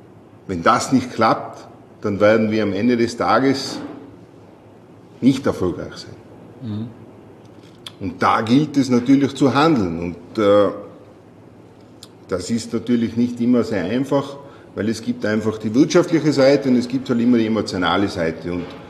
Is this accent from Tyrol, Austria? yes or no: yes; Tyrol, Austria; Ich komme aus Tirol, bin ganz normal und unkompliziert